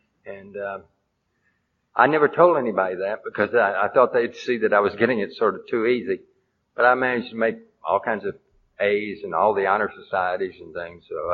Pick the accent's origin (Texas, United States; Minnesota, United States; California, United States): Texas, United States; Dallas; born there; I was born in Dallas, Texas. All right. Actually, a part of Dallas that was called Highland Park.